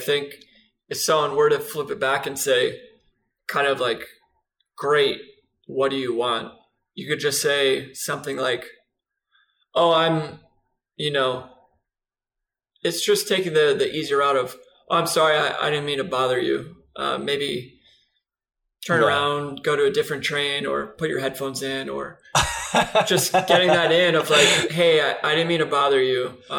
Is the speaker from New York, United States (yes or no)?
yes; New York, United States; By the way, everyone, … is from Manhattan. I'm from Long Island.